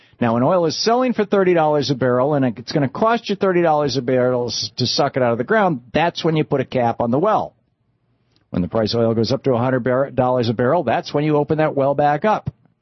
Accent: Michigan, United States; All over the Midwest, for example, where I grew up in Michigan, there are capped oil wells.

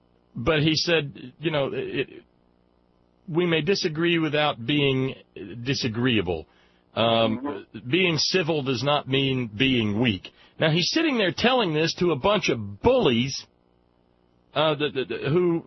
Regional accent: the South, United States; I'm a Southerner.

